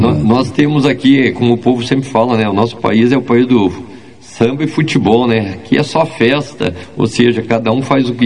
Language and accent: Portuguese; Curitiba, Paraná, Brazil; Mas não gostaria de morar em Curitiba, não é, sou curitibano, mas o frio não é meu forte, prefiro o calor.